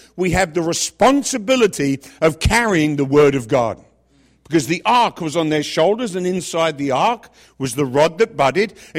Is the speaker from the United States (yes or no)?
no; England, United Kingdom; Growing up in England